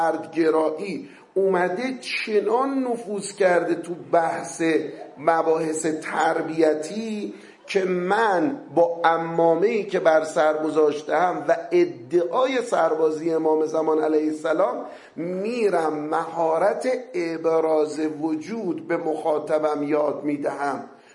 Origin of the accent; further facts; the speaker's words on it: Tehran, Tehran Province, Iran; born there; اصالتا من اهل اصفهانم، ولی خب ما متولد تهرانی، مدتی والدین اونجا زندگی میکردن.